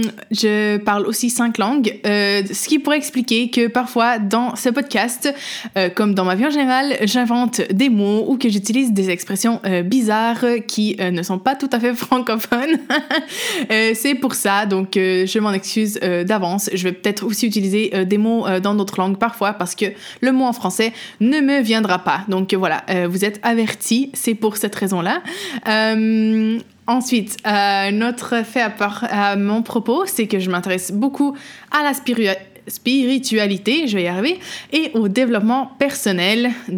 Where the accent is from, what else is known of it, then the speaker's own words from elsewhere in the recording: Quebec, Canada; je suis québécoise, vous pouvez sûrement l'entendre dans mon accent, et aussi portugaise.